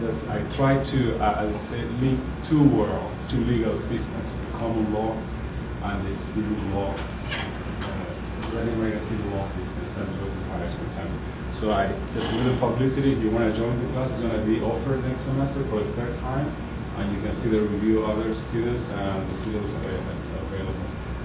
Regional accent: Chile; English is a second language; now in United States; I'm the Latino right here in the town. I'm originally from Chile, and bear with my accent, so after a few words here, we'll use my accent.

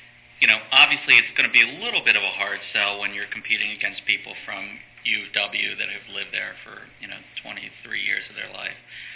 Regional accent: Seattle, Washington, United States; I'm from Seattle, you know, I worked there.

